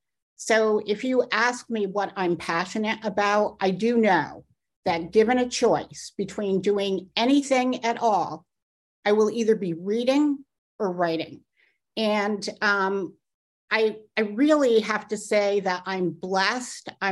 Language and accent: English; Vermont, United States; moved away as an adult; I went screaming from the dairy farm that I grew up on in Southern Vermont at age 18.